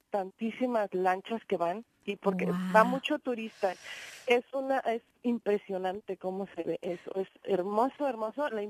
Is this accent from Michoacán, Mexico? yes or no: yes; Michoacán, Mexico; yo soy del estado de Michoacán.